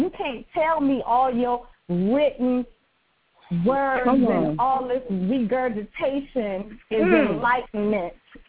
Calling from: Savannah, Georgia, United States; I'm calling from Savannah.

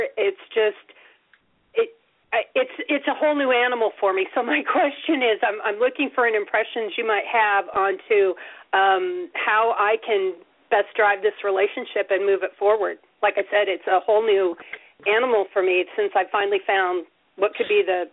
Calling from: Nebraska, United States; I'm in Nebraska.

